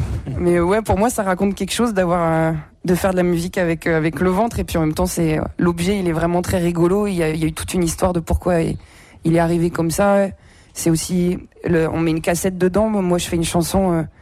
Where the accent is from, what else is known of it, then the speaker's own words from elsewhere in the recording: Hauts-de-France, France; now in Paris, France; Moi, j'habite à Paris, puis je viens du Pas-de-Calais.